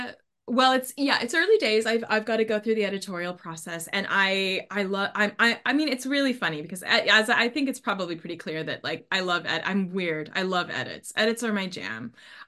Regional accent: Issaquah, Washington, United States; My bio says Seattle, but I'm actually from a town called Issaquah in Washington State, which is pretty much the next town over from where Twin Peaks was filmed.

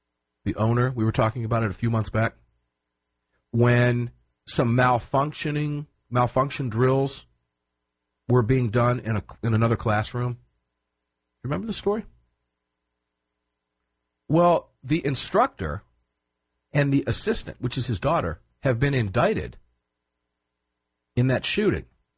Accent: Tampa, Florida, United States; And I like looking at this stuff because I'm from Tampa. And I'm looking forward to going back for the Gun Rights Policy Conference.

